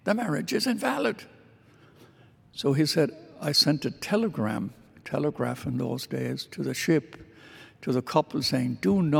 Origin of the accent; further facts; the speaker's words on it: Ireland; When I was young, growing up in Ireland, we were very devout Catholics.